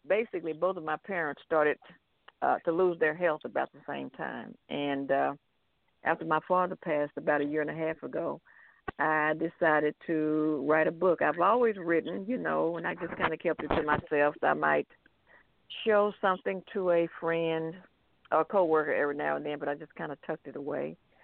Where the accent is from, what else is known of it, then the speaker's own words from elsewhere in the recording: Fort Worth, Texas, United States; I'm from Texas. I'm a Texas native, born and bred right here in Texas. I graduated from high school here in Fort Worth, at Dunbar High School.